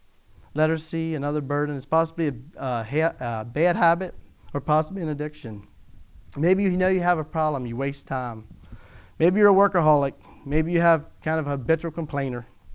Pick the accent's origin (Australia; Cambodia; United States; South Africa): United States; born there; Thanking God I was born in America. So far a free country.